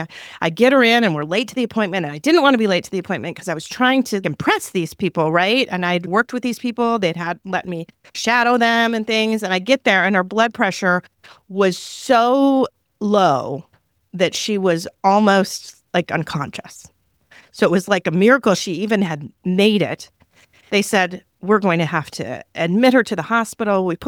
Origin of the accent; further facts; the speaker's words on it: Iowa, United States; also born or lived in Michigan; No, I don't actually have those strong feelings because I'm from Iowa originally, but I've been living in Michigan with my husband since I started working as a physician here, so about 21 years ago. So I'm a transplant.